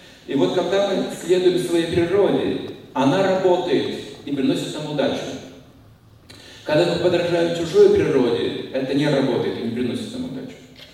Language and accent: Russian; Sakhalin Oblast, Russia; Я вырос на Сахалине, если там брундуков тьма.